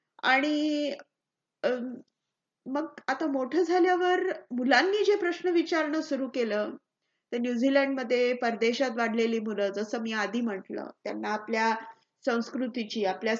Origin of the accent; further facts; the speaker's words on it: Chandrapur, Maharashtra, India; बालपण तर माझे बाबा ऑर्डनन्स फॅक्टरीमध्ये इंजिनियर होते, म्हणजे महाराष्ट्राच्या अगदी मध्यभागी चंद्रपूरच्या घनदाट अरण्यात तिथे आमची कॉलनी होती.